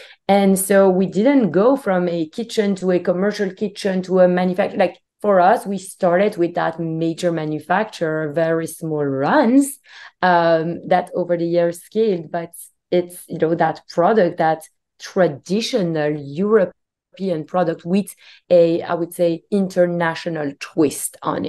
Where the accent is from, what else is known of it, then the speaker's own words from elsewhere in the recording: Belgium; English is a second language; now in United States; You can hear it from my accent. I'm not from here. I'm originally from Belgium, as I said.